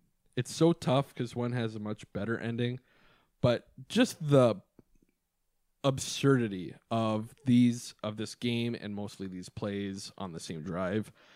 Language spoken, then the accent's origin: English; Superior, Wisconsin, United States; We are from Superior, Wisconsin, as we always say.